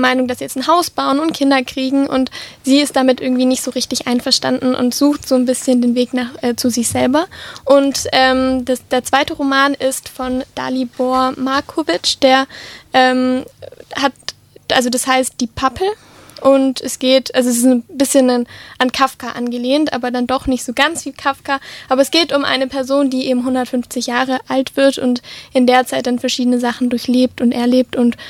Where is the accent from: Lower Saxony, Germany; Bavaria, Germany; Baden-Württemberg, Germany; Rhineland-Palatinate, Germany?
Baden-Württemberg, Germany; Nufringen; Tatsächlich komme ich gar nicht hier aus Tübingen, sondern aus Nuffring.